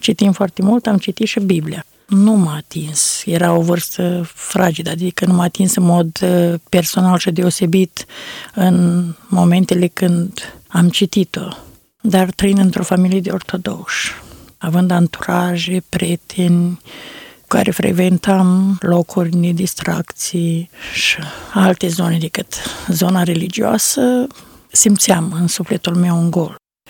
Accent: Putna, Suceava County, Romania; de la Putna, m-am născut pe data de 2 septembrie 1969, într-o familie de creștini ortodoxi.

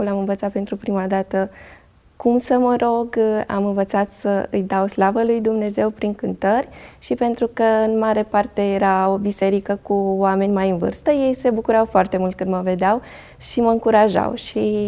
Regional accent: Oravița, Caraș-Severin, Romania; orașul meu natal, județul Caraș-Severin, da, și practic am fost crescută de bunică, încă de la o vârstă fragedă până la 7 ani

